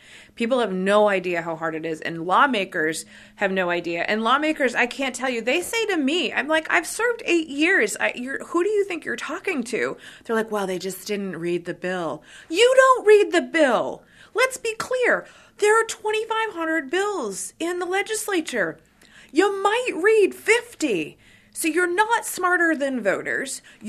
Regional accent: Bryant Pond, Maine, United States; I grew up in here, I grew up in Western Maine in Bryan Pond

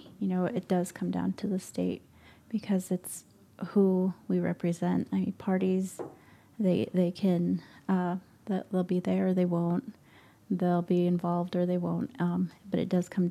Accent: South Dakota, United States; In South Dakota, I've grown up on a horse.

